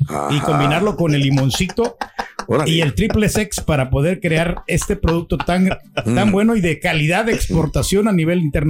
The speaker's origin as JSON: {"language": "Spanish", "country": "Mexico", "said": "mi tierra, que es México"}